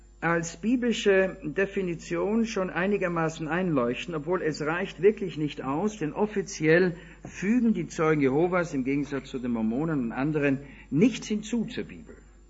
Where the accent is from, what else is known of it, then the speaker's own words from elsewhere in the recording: Vienna, Austria; born there; Ich bekenne es, obwohl gebürtiger Wiener, ich habe mehr oder weniger die Fäden zu meinem Heimatland verloren, kenne mich in anderen Landstrichen jetzt doch schon besser aus.